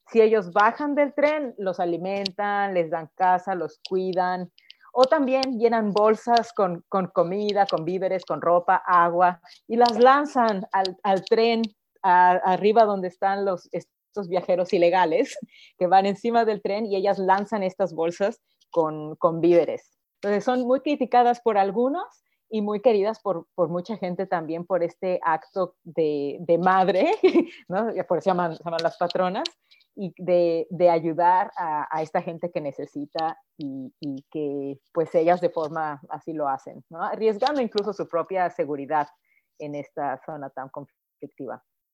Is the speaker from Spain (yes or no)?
no; Mexico; actos realmente grandes de bondad que he visto en mi país, en México